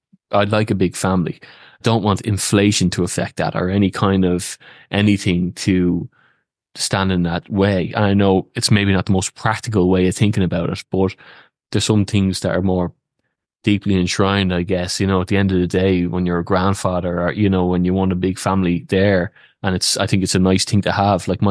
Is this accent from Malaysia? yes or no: no; Ireland; Ireland, and we said our prayers going to school